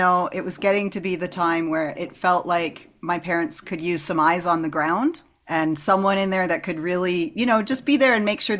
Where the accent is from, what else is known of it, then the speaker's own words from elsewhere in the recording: Canada; also born or lived in United States; So long story short, I'm Canadian. I grew up here mostly other than living in the States for a few years here and there. But I don't feel super Canadian because I was raised by Americans.